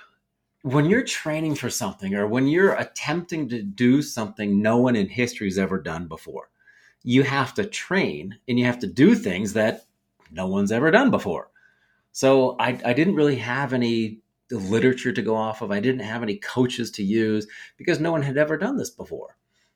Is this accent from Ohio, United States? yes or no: yes; Willard, Ohio, United States; I was born and raised in Willard, Ohio, small farming community. Mom and dad raised this Midwest young man to have moral standards, ethics, and personal core values to make decisions.